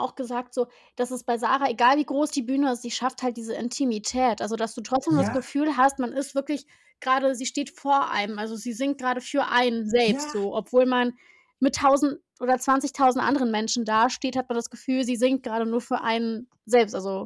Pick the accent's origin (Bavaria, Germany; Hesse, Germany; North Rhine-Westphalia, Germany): Hesse, Germany; Offenbach; Ich komme ja eigentlich aus Offenbach